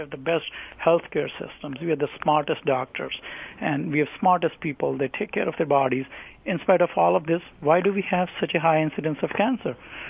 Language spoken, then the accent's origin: English; India; now in United States; I come originally from India, and I moved to U.S. I did my research here